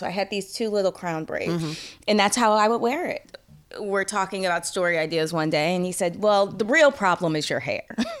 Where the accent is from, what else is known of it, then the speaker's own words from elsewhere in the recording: St. Louis, Missouri, United States; worked in my hometown, St. Louis, for two contracts.